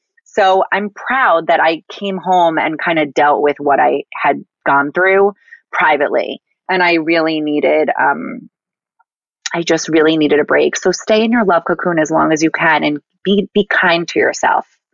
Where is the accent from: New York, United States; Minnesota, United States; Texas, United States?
New York, United States; Roslyn; I grew up in Roslyn, New York. It's a suburb outside of the city. And my family moved to Brookville about 18, 19 years ago.